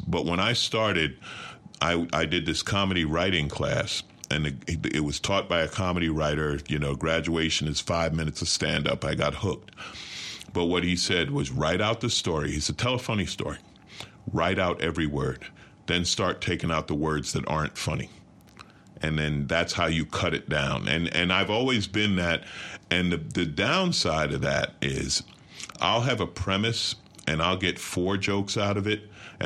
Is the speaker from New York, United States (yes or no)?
yes; New York, United States; now in Los Angeles, United States; I said, man, I grew up in New York. I live in L.A. If I was a rapper, I have to shoot myself.